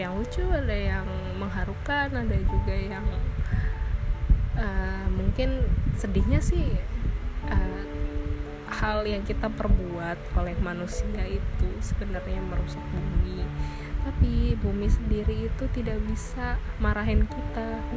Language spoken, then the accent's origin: Indonesian; Padang, West Sumatra, Indonesia; orang yang dari saya dari Padang